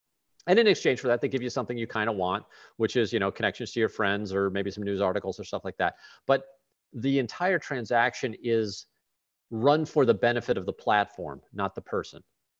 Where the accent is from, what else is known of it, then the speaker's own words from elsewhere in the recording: St. Louis, Missouri, United States; It's my hometown. I mean, St. Louis, it's a great city, but it's got a lot of problems.